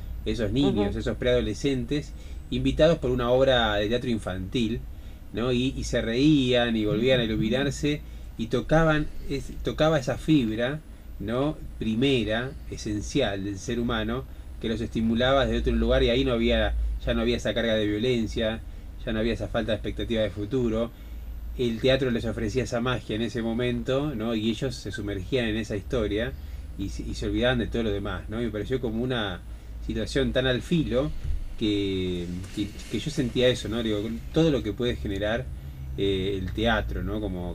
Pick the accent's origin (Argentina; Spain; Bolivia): Argentina; Buenos Aires; yo soy porteño